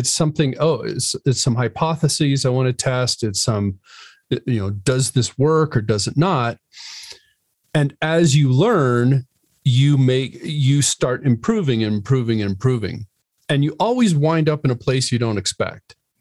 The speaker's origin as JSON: {"language": "English", "region": "Connecticut", "country": "United States", "tie": "born or raised there", "said": "I grew up in Connecticut, and my first job that I had, I delivered newspapers."}